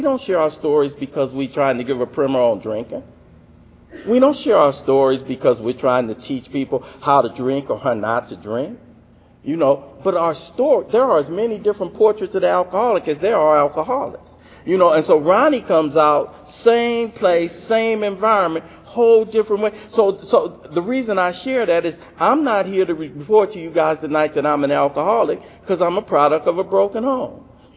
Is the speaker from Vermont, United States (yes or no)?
no; Los Angeles, California, United States; I just know I'm a kid from South Central Los Angeles. I got five brothers. We grew up in a little two-bedroom apartment